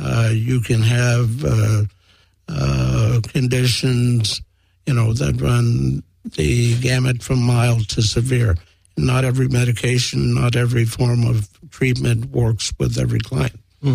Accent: Los Angeles, California, United States; I am African American, mm-hmm. born and raised in South Central LA.

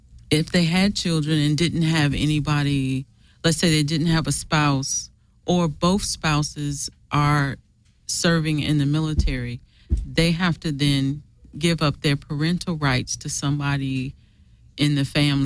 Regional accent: Great Lakes, Illinois, United States; born there; So I'm an Air Force mm. brat, born in a Navy hospital. I was born in Great Lakes Hospital.

